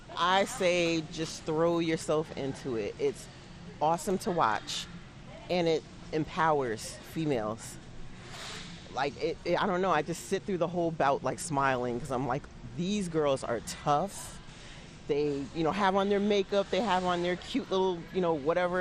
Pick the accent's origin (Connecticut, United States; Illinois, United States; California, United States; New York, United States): Connecticut, United States; Greenwich; I'm from Connecticut, Greenwich, Connecticut.